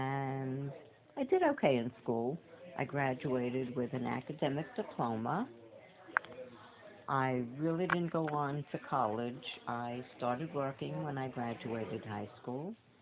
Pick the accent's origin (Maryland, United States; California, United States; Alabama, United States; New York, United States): New York, United States; Bronx; I grew up in the Bronx. We lived in an apartment building